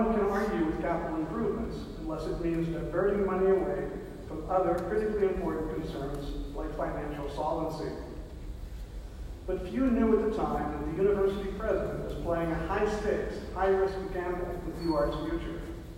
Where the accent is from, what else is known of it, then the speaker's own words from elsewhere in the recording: Philadelphia, Pennsylvania, United States; I grew up in Mayfair and went to Lincoln High because they had a vocational art track.